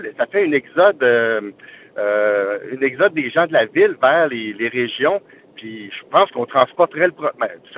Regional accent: Saint-Sauveur, Quebec, Canada; on est de Saint-Sauveur

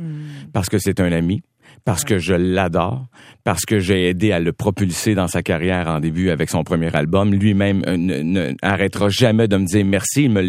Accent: Quebec, Canada; born there; pourquoi moi je suis né ici au Québec où il y a de la prospérité

